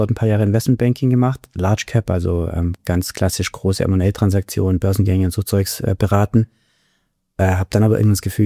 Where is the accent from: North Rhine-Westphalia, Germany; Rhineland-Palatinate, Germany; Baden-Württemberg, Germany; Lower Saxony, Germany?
Baden-Württemberg, Germany; Aufgewachsen auf der Schwäbischen Alb, kleinster deutscher Mittelstand.